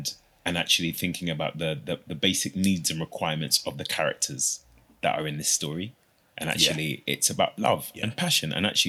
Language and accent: English; London, United Kingdom; Being born and raised in South London and the experiences that I've had, I know what that feeling is.